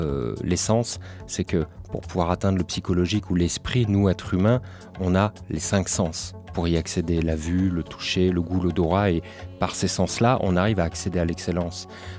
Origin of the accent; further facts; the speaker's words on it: Romorantin, Centre-Val de Loire, France; Moi, je viens de Romo et j'ai connu son oncle gamin.